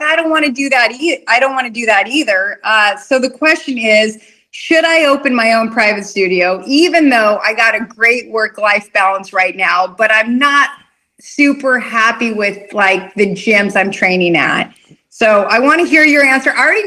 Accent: Wyoming, United States; now in California, United States; And when I moved to California, I'm originally from Wyoming.

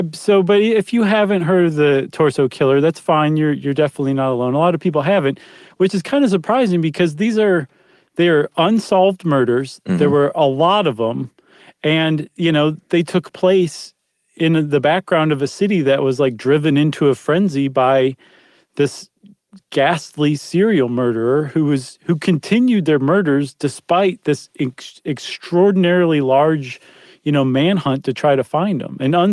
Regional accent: Toledo, Ohio, United States; Hey, man, I'm from Toledo. I can totally bag on Cleveland and Detroit. That's my birthright.

